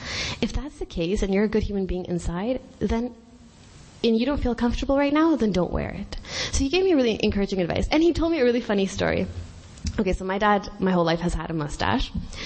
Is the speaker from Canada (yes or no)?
yes; Thornhill, Ontario, Canada; I grew up in Thornhill in Ontario, and there's not that many Muslims who live there.